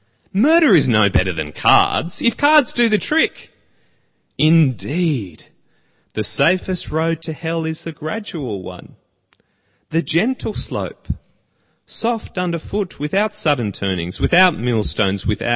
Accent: Tasmania, Australia; born there; now in New South Wales, Australia; And yes, I was born in Tasmania. Yes, I am of convict descent.

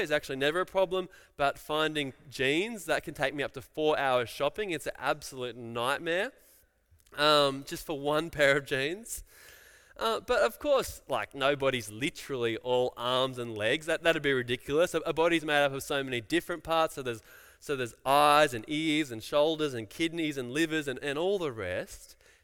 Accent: Lismore, New South Wales, Australia; also born or lived in Brisbane / Hobart; For me, I grew up in Lismore, moved to Brisbane and then to Hobart.

